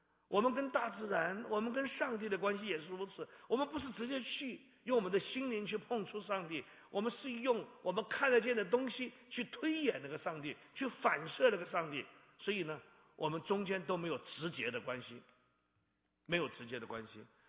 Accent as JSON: {"language": "Chinese", "country": "Taiwan", "said": "所以我是从台湾现代化走出来的人"}